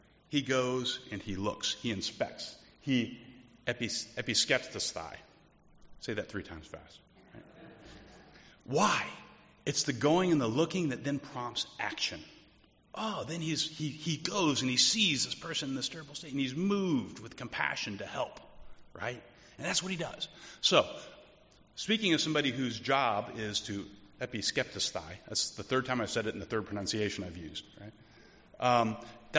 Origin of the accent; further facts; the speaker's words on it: United States; I'm an American. I got things to do.